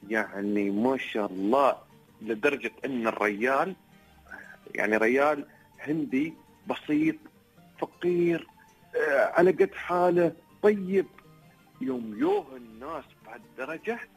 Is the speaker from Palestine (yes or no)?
no; United Arab Emirates; احنا في الامارات هنا